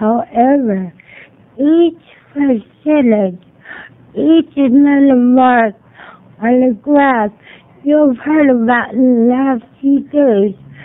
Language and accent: English; Oregon, United States; thank you to the committees that came out in the rural areas, like I'm from Central Oregon